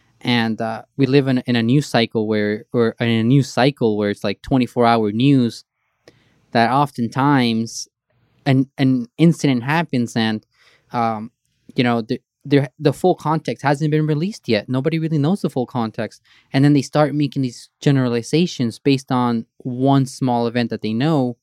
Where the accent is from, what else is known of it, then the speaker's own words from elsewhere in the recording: Brooklyn, New York, United States; I grew up in Sunset Park on 8th Avenue.